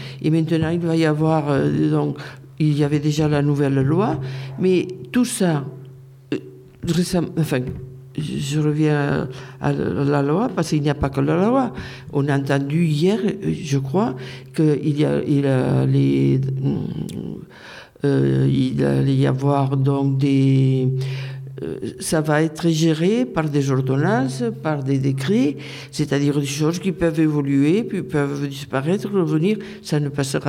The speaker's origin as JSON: {"language": "French", "country": "Spain", "first_language": "Catalan", "second_language": "French", "moved": "yes", "lives_now": "France", "said": "quitter une langue, même deux, j'en ai quitté, puisque ma langue maternelle, c'est le catalan, que je l'écris, je le parle couramment, et quitter son pays, ses parents, les amis, tout le contexte culturel"}